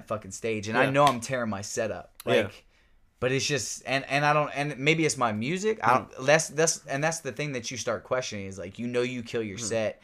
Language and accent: English; Baltimore, Maryland, United States; I'm from Baltimore, Maryland. So, like, I've been to, like, small little venues and concerts